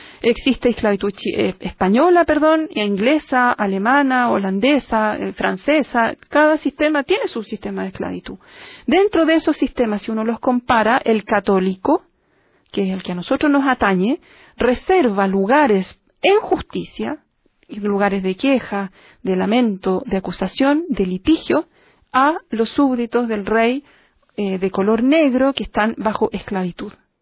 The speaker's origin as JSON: {"language": "Spanish", "country": "Chile", "said": "una herencia que tenemos nosotros como sociedad chilena"}